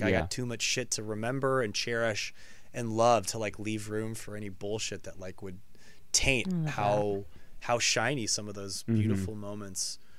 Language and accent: English; San Francisco, California, United States; now in Los Angeles, United States; It was like it was a fun like pilgrimage I would make growing up in San Francisco to San Diego to go to Comic-Con.